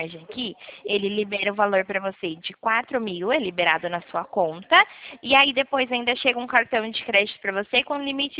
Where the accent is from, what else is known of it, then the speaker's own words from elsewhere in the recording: Nova Odessa, São Paulo, Brazil; Não, eu sou daqui do interior de São Paulo, da cidade de Nova Odessa.